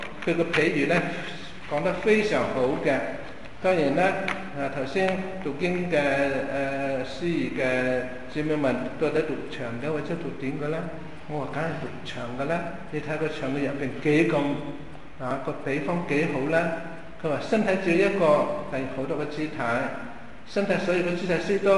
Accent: Hengyang, Hunan, China; 嚟到我哋鄉下嘅地方湖南衡陽嘅地方咧

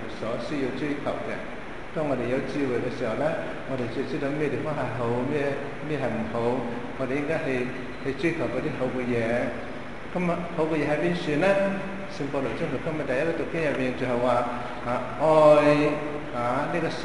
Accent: Hong Kong; 我哋香港人真係唔錯

